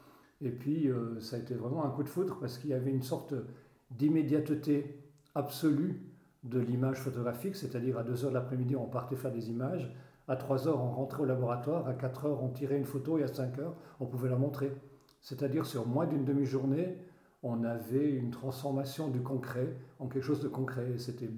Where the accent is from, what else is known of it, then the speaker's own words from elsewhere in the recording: Valais, Switzerland; first language Upper Valais German; French is a second language; parce que ma langue maternelle, c'était le haut-valaisan, que j'ai pratiquement oublié aujourd'hui